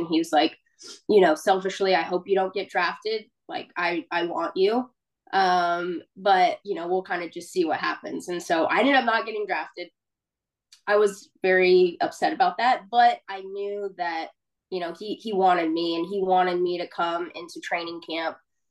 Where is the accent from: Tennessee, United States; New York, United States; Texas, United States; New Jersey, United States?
Texas, United States; McKinney; I grew up in McKinney, Texas, so just north of Dallas.